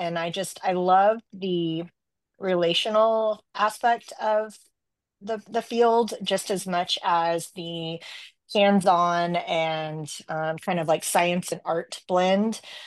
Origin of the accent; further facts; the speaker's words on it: El Paso, Texas, United States; I am born and raised in El Paso, Texas. I am a true Texan, which if anybody knows anything about that, that seems to be a rarity because we have everybody moving in.